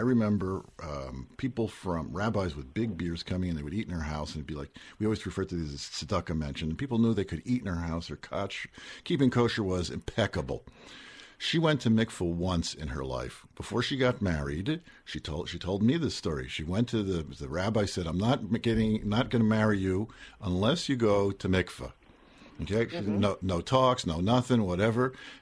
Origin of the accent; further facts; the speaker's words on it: United States; Is it just because we're American and we don't do things like third world countries?